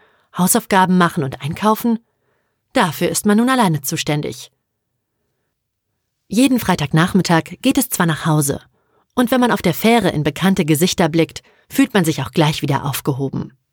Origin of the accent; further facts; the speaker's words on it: Pellworm, Schleswig-Holstein, Germany; Als Kind auf Pellworm aufzuwachsen, bedeutet vor allem, frei zu sein. Und trotzdem behütet.